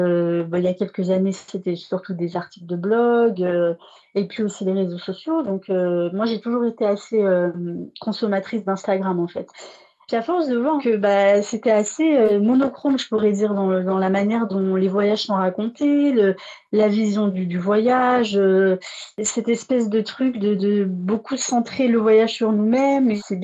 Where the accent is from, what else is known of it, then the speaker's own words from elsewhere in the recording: France; je suis issue d'immigration. J'ai grandi en France.